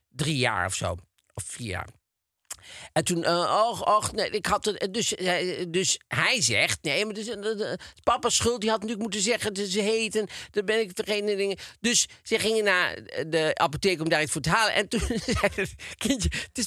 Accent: Tilburg, North Brabant, Netherlands; born there; maar daarnaast in Tilburg, waar ik geboren ben.

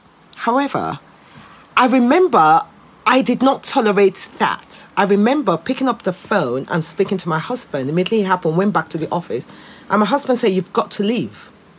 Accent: Nigeria; I grew up in Nigeria. And as a Nigerian

